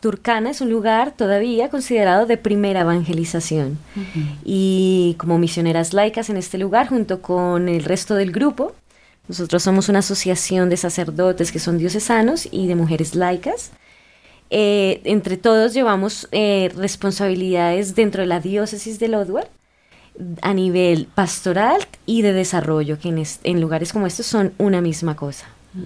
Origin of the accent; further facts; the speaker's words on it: Colombia; Directamente, sí. Aunque somos muy colombianas.